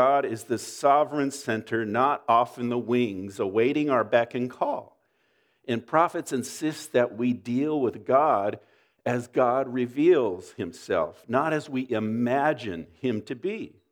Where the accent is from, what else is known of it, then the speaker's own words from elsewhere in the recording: Oxnard, California, United States; I grew up in South Oxnard, in an area that over the years has become a rough neighborhood.